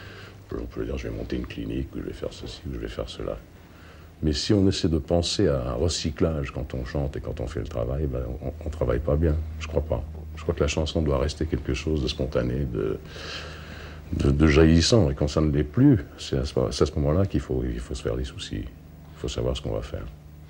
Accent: United States; je suis américain à 100%, j'ai toujours chanté en anglais

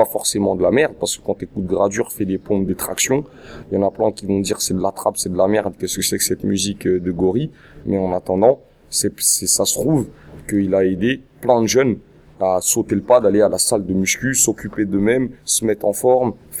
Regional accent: Val-de-Fontenay, Île-de-France, France; Moi, je suis de Val-de-Fontenay, lui, il est de Montreuil. Donc, on est collés.

